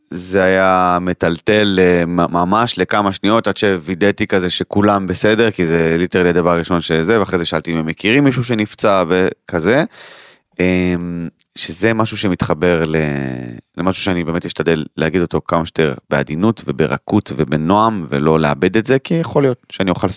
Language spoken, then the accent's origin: Hebrew; Kiryat Arba, West Bank, Palestine; אני גדלתי בקריית ארבע, סבבה?